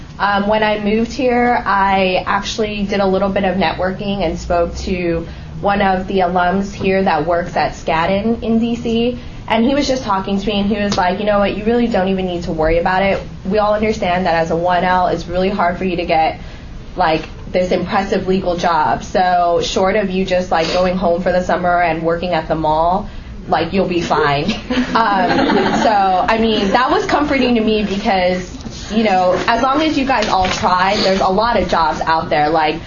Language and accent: English; California, United States; I'm from California. It was a really tempting option.